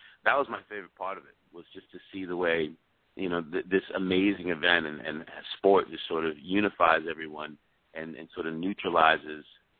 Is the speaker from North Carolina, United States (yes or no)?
no; California, United States; the idea that I wanted to go surfing with him in his country and that I was from California, like, blew him away